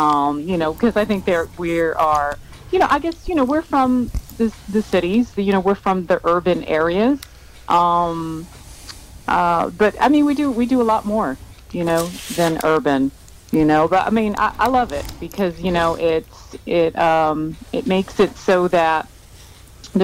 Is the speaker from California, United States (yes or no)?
no; New York City, New York, United States; Yes, I'm from New York City.